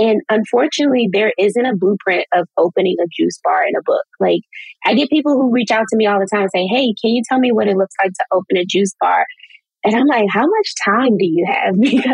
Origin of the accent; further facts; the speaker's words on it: Washington, District of Columbia, United States; And so growing up in Washington, D.C. in Anacostia, there's still one grocery store that services over 50,000 people.